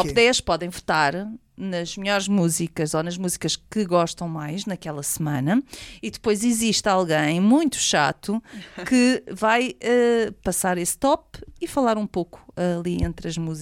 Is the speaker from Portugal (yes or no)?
yes; Portugal; Eu sou de português de Portugal e ele só fala comigo em português de Portugal e sabe que eu sou de Portugal.